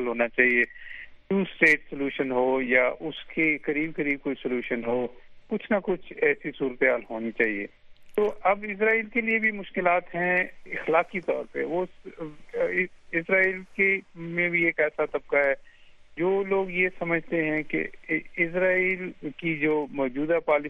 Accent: Pakistan; unfortunately میں پاکستانی ہوں

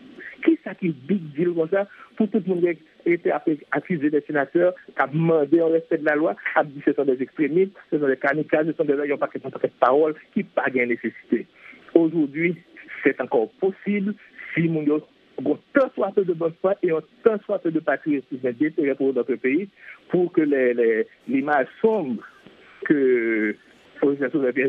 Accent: Haiti; Si en tant qu'haïtien

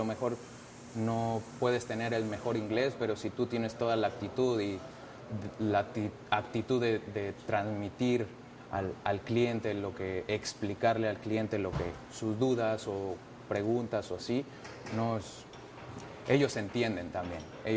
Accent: Mexico; moved away as an adult; also born or lived in Oregon; now in United States; Soy de México, ya llevo 10 años, un poquito más de 10 años en Estados Unidos.

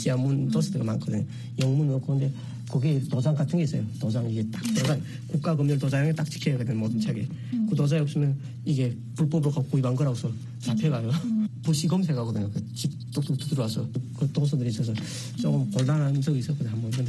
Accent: North Korea

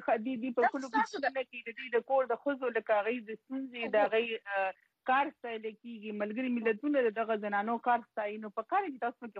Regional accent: Khost, Afghanistan; د خوست نه یم

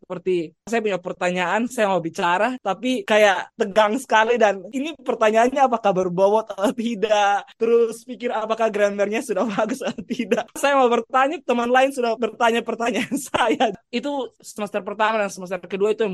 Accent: Kupang, East Nusa Tenggara, Indonesia; orang yang dari daerah-daerah terpencil, seperti saya dari Kupang, dari Osa, Nusa Tenggara Timur

